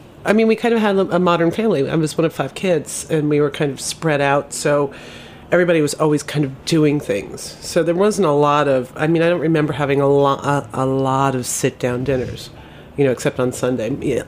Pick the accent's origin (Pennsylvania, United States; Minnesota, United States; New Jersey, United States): Pennsylvania, United States; Scranton; I grew up outside of Scranton, Pennsylvania.